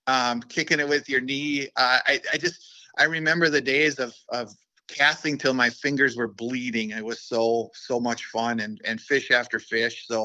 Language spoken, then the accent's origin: English; International Falls, Minnesota, United States; also born or lived in Fort Frances; So born and raised in International Falls, I was actually born in Fort Francis, just across the bridge where there wasn't really a border.